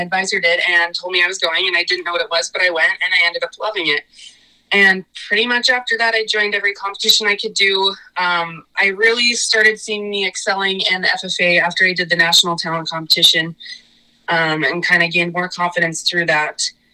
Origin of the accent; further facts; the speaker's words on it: Minnesota, United States; And I'm from Region 1, which is this northwest corner of Minnesota, and we're the second largest.